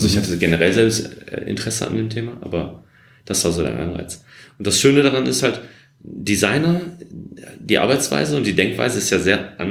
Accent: Essen, North Rhine-Westphalia, Germany; now in Berlin, Germany; Ich bin im Ruhrgebiet groß geworden, in Essen. Mhm. Und irgendwann bin ich nach Berlin gezogen.

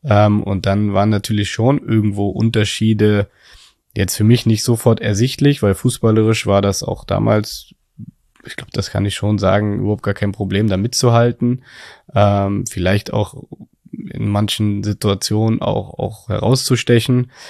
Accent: Berlin, Germany; Meine Heimat wird immer Berlin bleiben.

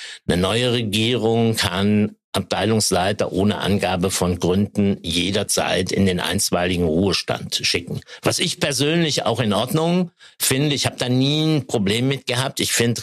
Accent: Rhineland-Palatinate, Germany; in der Eifel, wo ich ja herkomme, ich komme ja aus dem Ahrtal, wir sind ja beides Rheinland-Pfälzer

